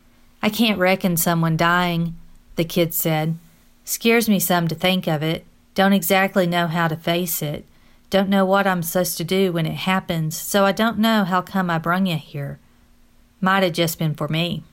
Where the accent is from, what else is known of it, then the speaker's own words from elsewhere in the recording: King, Texas, United States; from King in Texas.